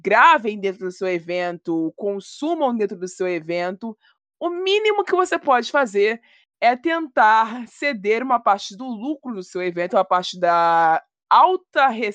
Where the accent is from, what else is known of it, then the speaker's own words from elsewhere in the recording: Rio de Janeiro, Brazil; Ficou constrangedor pra mim saber que foi na minha cidade, no meu estado, que eu amo tanto, que isso aconteceu.